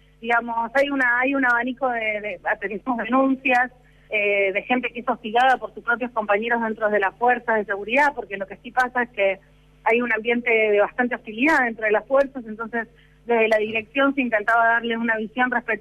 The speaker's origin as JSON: {"language": "Spanish", "country": "Argentina", "said": "como trabajadores y como argentinos"}